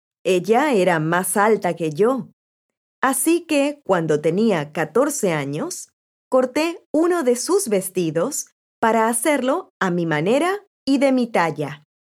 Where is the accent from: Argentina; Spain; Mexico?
Spain; born there; Mi familia es de origen peruano, aunque nací en España.